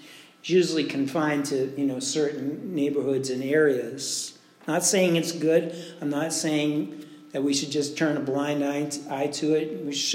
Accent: United States; I'm a Christian above all, but I'm also American. And as an American, I can stand before God.

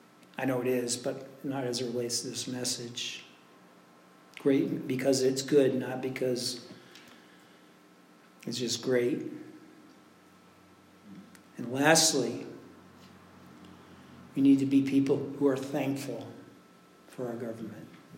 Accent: United States; I'm a Christian above all, but I'm also American. And as an American, I can stand before God.

